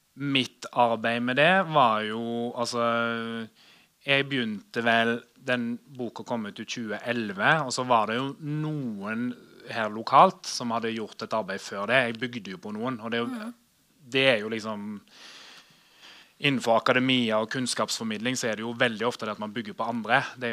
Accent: Haugesund, Rogaland, Norway; jeg jo født og oppvokst I Haugesund, og var student fra slutten av 90-tallet

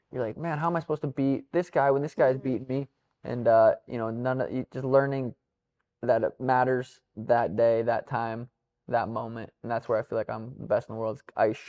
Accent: Helena, Montana, United States; I'm from Helena, Montana.

